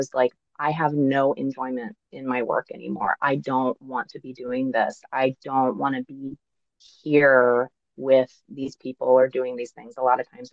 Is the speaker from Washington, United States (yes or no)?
no; Georgia, United States; also born or lived in North Carolina; So growing up in the South States, like primarily Georgia and North Carolina, absolutely not.